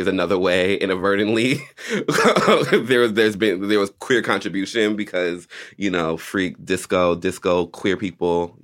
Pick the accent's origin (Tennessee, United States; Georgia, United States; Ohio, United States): Georgia, United States; Marietta; also born or lived in Atlanta; I'm from Georgia and I grew up a little bit in Atlanta, so don't get me started. So I was Marietta and then Atlanta when I got into my teens.